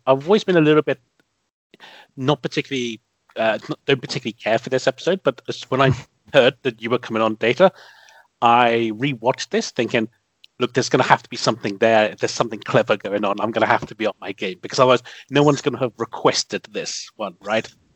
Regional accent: London, United Kingdom; from London.

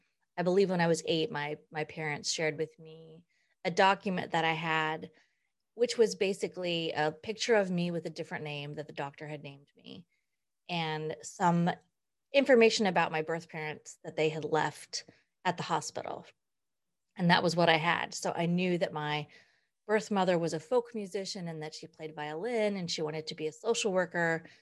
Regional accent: Twin Falls, Idaho, United States; So as I said, I'm from Idaho and I was born in Twin Falls, Idaho. I was adopted in 1971, the month after I was born.

